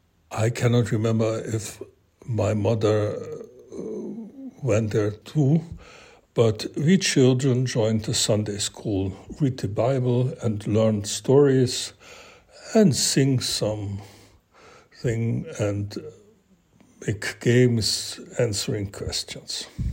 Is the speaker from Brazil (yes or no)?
yes; Brazil; Ich bin in Brasilien geboren und aufgewachsen. Jeden Sonntag ging ich gerne in die presbyterianische Kirche, die einige Kilometer von uns entfernt war.